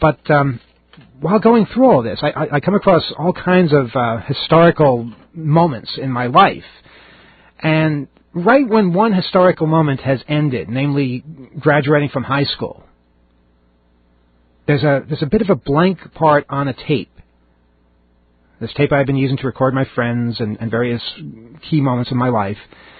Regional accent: Stony Brook, New York, United States; So while I was growing up in Stony Brook, graduating from high school, this place was suddenly starting to come alive.

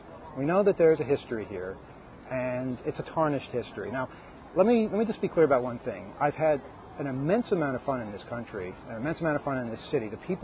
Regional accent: United States; I am American, and you know, I haven't had any issues with people about anything.

